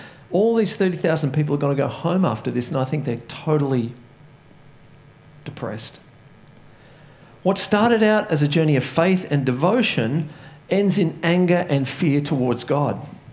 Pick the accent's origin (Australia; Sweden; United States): Australia; Katoomba, New South Wales; I was walking down the main street of Katoomba, which is my hometown. I grew up there.